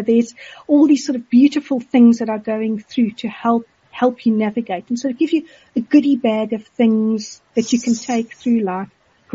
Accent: South Africa; growing up in South Africa, some days do feel like a desert.

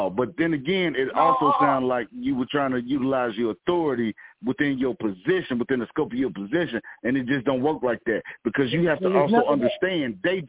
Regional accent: Chicago, Illinois, United States; And I'm from Chicago originally.

